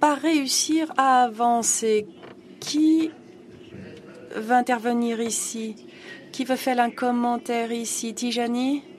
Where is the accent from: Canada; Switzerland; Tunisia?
Tunisia; Je viens de Tunisie, je suis d'accord.